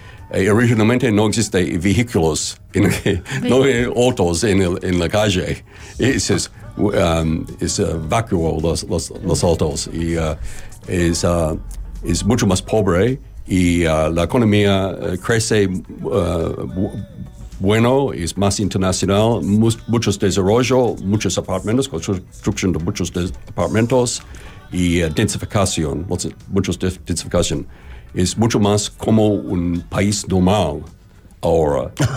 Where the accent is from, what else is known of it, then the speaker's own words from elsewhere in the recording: Sydney, New South Wales, Australia; Spanish is a second language; soy de Sydney, mi familia de Sydney, son los colonistas original